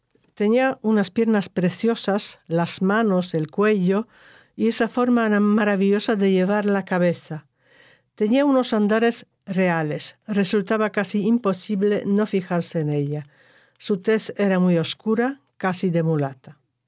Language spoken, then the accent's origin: Spanish; Poland; Spanish is a second language; moved away as an adult; now in Spain; Yo soy polaca, pero llevo en España más de 30 años.